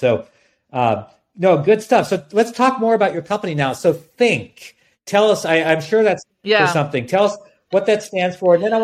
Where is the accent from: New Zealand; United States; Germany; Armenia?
Germany; And I'm originally from Germany